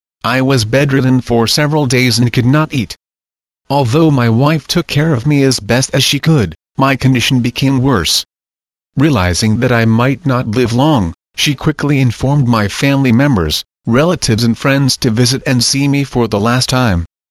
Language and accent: English; Chin State, Myanmar; I am from Myanmar, Burma. I belong to the Chin tribe. This tribe is one of Myanmar's nationals. I came from a poor traditional peasant family.